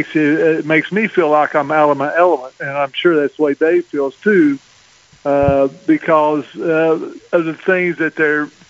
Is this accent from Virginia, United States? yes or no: no; Alabama, United States; Because, you know, I was from Alabama. I went to school in Memphis. I'd never had been that far away from home.